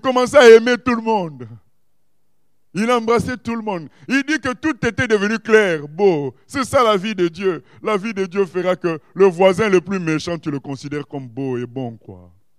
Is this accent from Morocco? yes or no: yes; Morocco; moved away; dictateur du Maroc. J'allais dans tel pays, j'étais contre. Parce que j'ai été blessé par la dictature de mon pays d'origine. Nous avons quitté le pays à cause de ces gens-là.